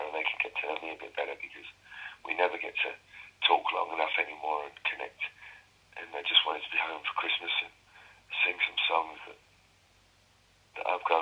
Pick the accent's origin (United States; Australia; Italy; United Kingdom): United Kingdom; As a Brit, you know, just as a British boy